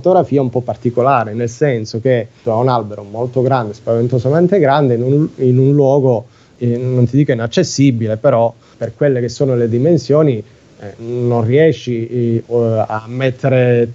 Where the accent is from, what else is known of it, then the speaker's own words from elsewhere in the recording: Curinga, Calabria, Italy; moved away as an adult; also born or lived in Pisa; now in Turin, Italy; sono anch'io un ingegnere meccanico, ho studiato a Pisa, diciamo da 12 anni vivo a Torino, ovviamente sono nato e cresciuto a Curinga, sono andato via alla maggiore età per studiare a Pisa